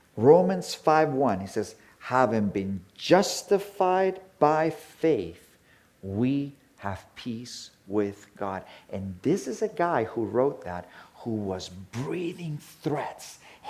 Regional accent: Capdepera, Balearic Islands, Spain; When I was growing up in Capdepera, I would go to the market, and my grandparents would be at the market

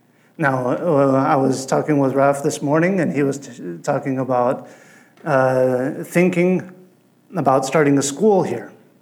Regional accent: Spain; also born or lived in Germany; I grew up in Spain. I came to Spain. I was almost 2 years old, and I was born in Germany just to confuse. So I'm German by birth. I'm American by passport and Spanish at heart.

